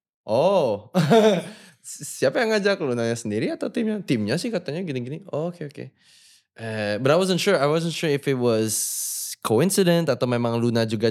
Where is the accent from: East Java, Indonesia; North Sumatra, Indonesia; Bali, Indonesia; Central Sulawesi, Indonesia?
Bali, Indonesia; Gue datang dari Bali